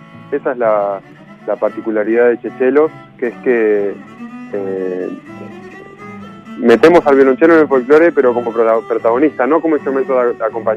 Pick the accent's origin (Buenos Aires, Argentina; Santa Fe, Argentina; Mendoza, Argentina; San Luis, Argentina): Buenos Aires, Argentina; also born or lived in Europe; Yo soy, de Buenos Aires, pero uh-huh. Viví muchos años en Europa, estudié ahí y ahora ya estoy radicado acá.